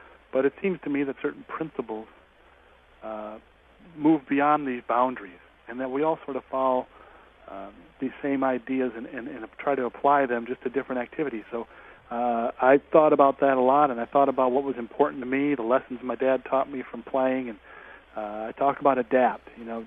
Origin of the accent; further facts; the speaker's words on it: Michigan, United States; both from growing up in Michigan to the major leagues